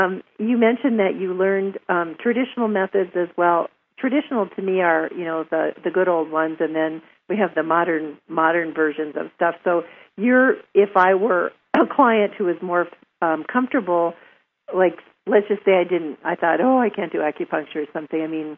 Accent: North Dakota, United States; Although I'm from North Dakota and I was served the white plate every night.

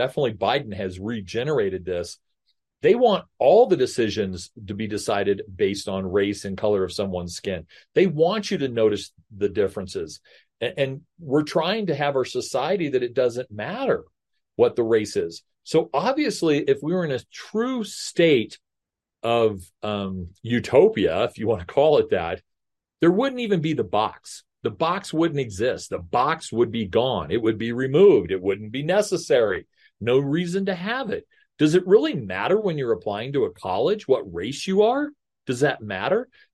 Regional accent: United States; You know, you check a box, I'm American. I am an American.

